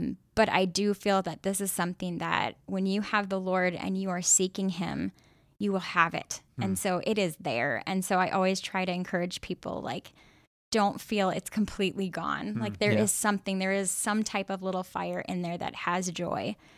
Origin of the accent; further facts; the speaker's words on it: Midwest, United States; now in Washington, United States; we're originally from the Midwest and moved out to Washington over 10 years ago.